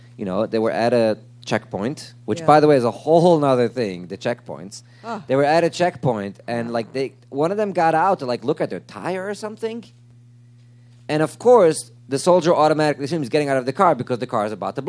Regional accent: Brooklyn, New York, United States; You know, growing up in Brooklyn and in the Hasidic community, I never met Palestinians

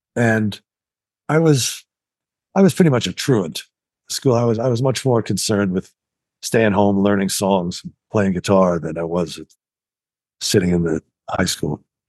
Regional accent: Jackson Heights, New York, United States; also born or lived in Forest Hills, United States; I grew up in Jackson Heights, New York.

